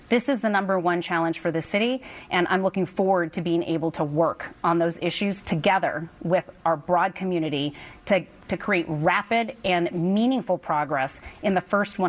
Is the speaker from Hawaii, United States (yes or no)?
no; Washington, United States; I was born and raised in Central Washington State, where I earned my first paycheck at the age of 8 as a migrant farm worker.